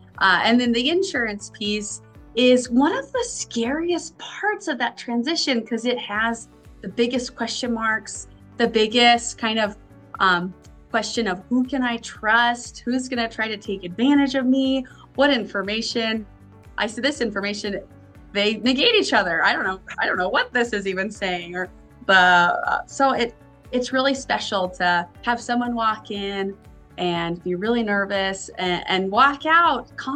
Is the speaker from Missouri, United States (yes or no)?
no; Idaho, United States; So I am born and raised in Idaho.